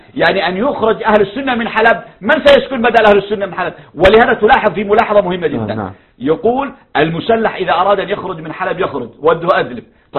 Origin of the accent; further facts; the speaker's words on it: Yemen; بعض الحركات المتطرفة عندنا في اليمن مثلا